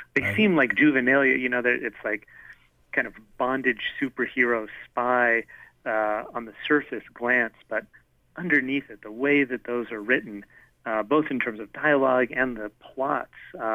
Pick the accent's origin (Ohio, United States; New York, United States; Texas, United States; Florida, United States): Texas, United States; El Paso; I grew up in El Paso, so this is the desert Southwest, and really is not very much like the rest of Texas.